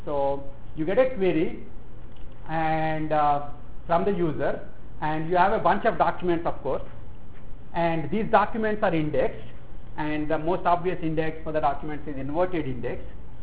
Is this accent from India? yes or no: yes; India; English is a second language; Which to me is fine because I'm from India and I don't understand the whole point of articles.